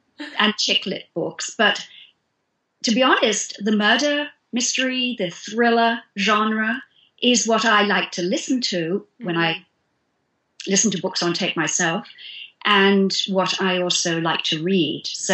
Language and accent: English; United Kingdom; now in United States; because I'm British, and because I'm female